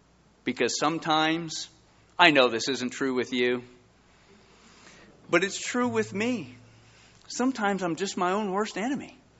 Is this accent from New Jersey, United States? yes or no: yes; Edison, New Jersey, United States; Well, I'm from Edison, New Jersey. I am too!